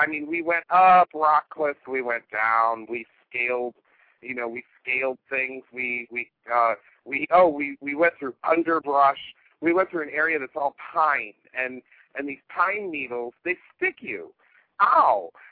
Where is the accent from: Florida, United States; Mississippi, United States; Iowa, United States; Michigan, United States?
Michigan, United States; Detroit; My hometown, of course, is the Detroit, Michigan area.